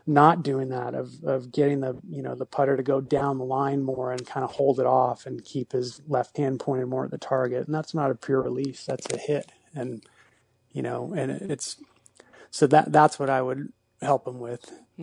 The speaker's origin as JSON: {"language": "English", "country": "Ireland", "said": "Well, first of all, I'm Irish."}